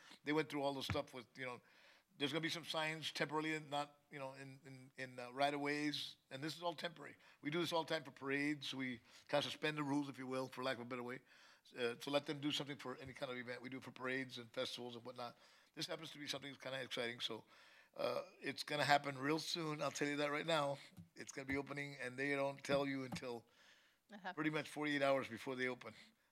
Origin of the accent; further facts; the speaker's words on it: the South, United States; I'm from South, so I'm a Whataburger guy, you know?